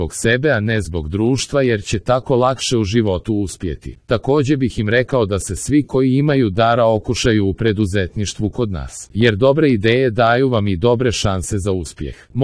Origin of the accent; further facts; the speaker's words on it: Plav, Plav Municipality, Montenegro; Ja nisam želio otići, smatram da je moj rodni kraj najveća svetinja koju nosim u sebi. U Plavu se može uspjeti, ali i moraš raditi dan noć.